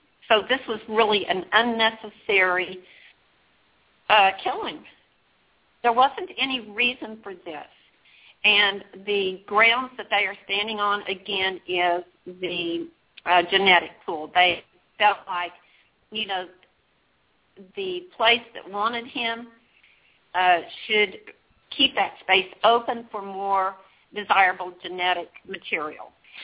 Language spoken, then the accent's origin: English; Oklahoma, United States; because I was raised in Oklahoma. And another, you know, another way of thinking back there.